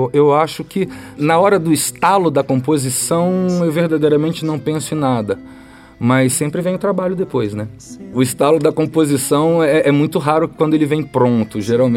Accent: Brasília, Federal District, Brazil; also born or lived in Rio de Janeiro; eu nasci no Rio, mas confesso que não tenho muita recordação, vim muito jovem para Brasília, mas família toda carioca.

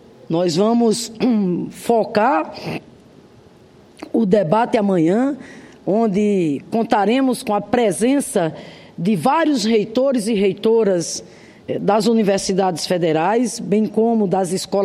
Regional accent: Rio Grande do Norte, Brazil; lá do meu estado, o Rio Grande do Norte

